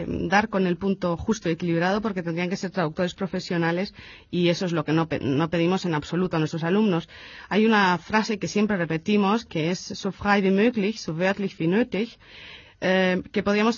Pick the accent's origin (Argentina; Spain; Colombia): Spain; Efectivamente, y además como hispanohablantes españoles, pues los traducimos directamente